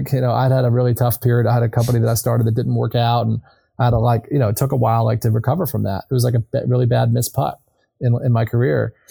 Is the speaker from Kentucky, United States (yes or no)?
no; North Carolina, United States; I grew up in North Carolina, you know, in kind of the, you know, very near Pinehurst.